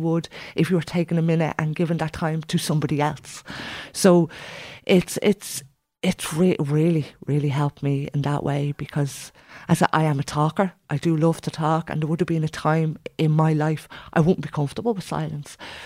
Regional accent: Tallaght, Leinster, Ireland; it took away that I'm from Tallaght.

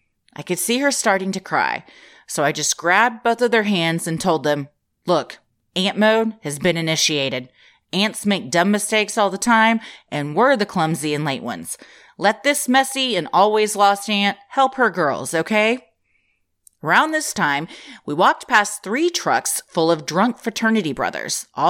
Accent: Memphis, Tennessee, United States; Also, I'm from Memphis, Tennessee. I graduated from the University of Memphis.

